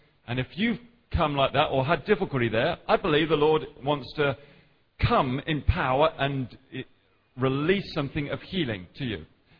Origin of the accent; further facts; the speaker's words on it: Henley-on-Thames, South East England, United Kingdom; Hello there … I'm from Henley-on-Thames, pastor of a Baptist church there